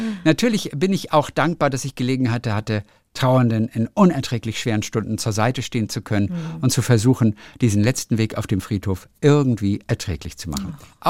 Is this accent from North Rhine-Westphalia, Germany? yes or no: yes; North Rhine-Westphalia, Germany; ich komme aus Ostwestfalen und da kommt auch Bernd Gieseking her.